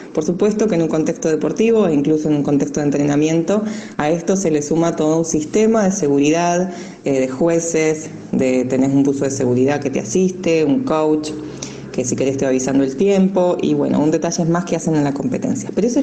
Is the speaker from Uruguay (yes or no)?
no; Río Colorado, Río Negro, Argentina; now in Bahía Blanca, Argentina; bueno, soy oriunda de Río Colorado, un pueblo de la provincia de Río Negro, y actualmente, hace unos años, vivo en Bahía Blanca, al sur de la provincia de Buenos Aires